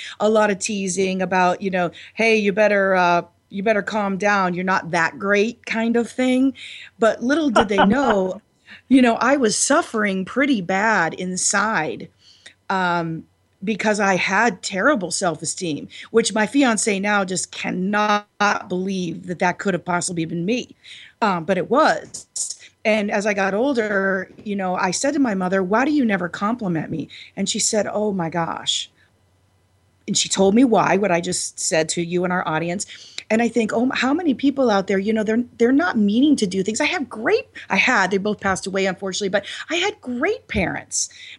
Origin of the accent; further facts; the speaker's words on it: Youngstown, Ohio, United States; I grew up in Youngstown, you know, a very work ethic, blue-collar town, and, you know, Eastern European, and my parents loved me.